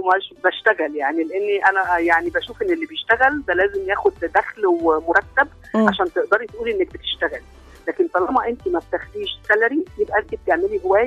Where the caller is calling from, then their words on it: Maadi, Cairo Governorate, Egypt; من المعادي.